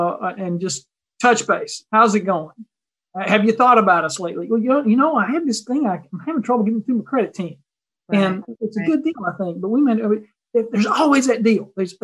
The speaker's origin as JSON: {"language": "English", "region": "Appalachia", "country": "United States", "tie": "born or raised there", "said": "I grew up in Appalachia, and NCI Fund roots and focus are Appalachia. My grandfather was a tobacco farmer."}